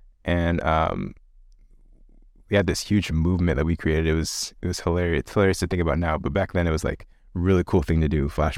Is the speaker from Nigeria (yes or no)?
yes; Nigeria; now in Australia; I am a Nigerian-American currently living in Australia, believe it or not.